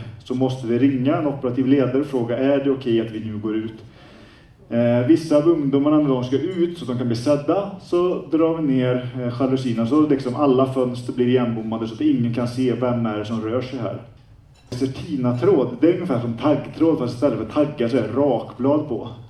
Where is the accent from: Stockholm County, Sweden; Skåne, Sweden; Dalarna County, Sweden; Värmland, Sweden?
Värmland, Sweden; Forshaga; Jag kommer ju från Forshaga, jag tror inte ens vi har 14 000 invånare i hela kommunen.